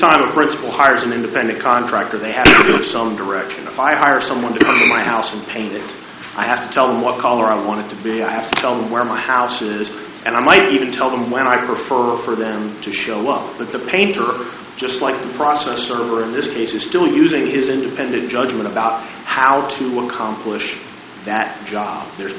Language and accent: English; Harrisonburg, Virginia, United States; I'm an attorney from Harrisonburg, Virginia